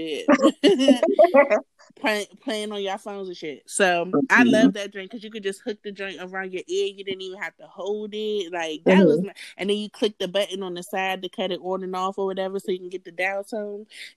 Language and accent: English; Maryland, United States; see, I grew up in Montgomery County, so we didn't have the box in Montgomery County, but it was a DC and a PG County thing